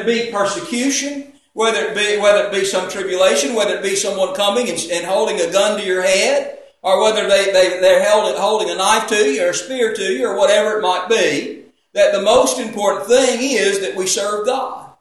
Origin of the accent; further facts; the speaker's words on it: Beaumont, Texas, United States; When I was growing up in Beaumont, there was a lady that was down the street